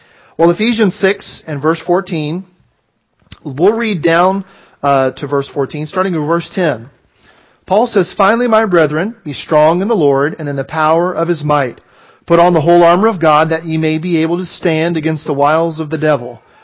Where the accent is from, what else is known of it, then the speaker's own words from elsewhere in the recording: Georgia, United States; I'm a Southerner. And so being from Georgia